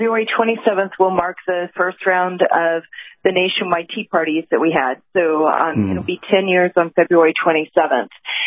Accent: Georgia, United States; Thankfully, in Georgia, that we did not elect someone so extreme to be our governor, and I'm from Georgia

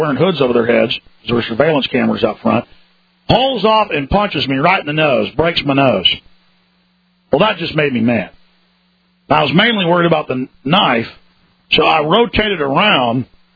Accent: Dallas, Texas, United States; I used to be quite a fighter growing up in Dallas

